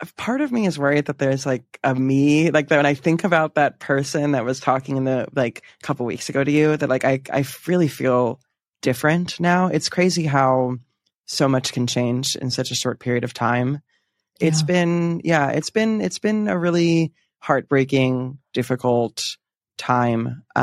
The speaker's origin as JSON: {"language": "English", "region": "Pennsylvania", "country": "United States", "also_born_or_lived": "New York / Washington, D.C.", "moved": "yes", "said": "I am originally from Pennsylvania, then lived in New York for a bit and DC for a bit doing politics and television production."}